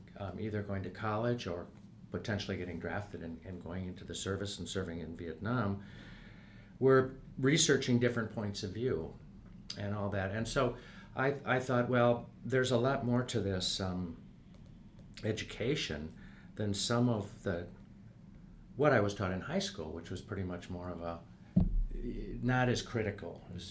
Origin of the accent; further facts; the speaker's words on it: Wisconsin, United States; also born or lived in Sturgeon Bay / Sheboygan / Green Bay; Well, I guess I should say I grew up in Wisconsin, and I moved around. I lived in Sturgeon Bay, a small town, for 8 years. Sheboygan, Wisconsin, a small town, a little larger than Sturgeon Bay, for 8 years, and then Green Bay for 2 years.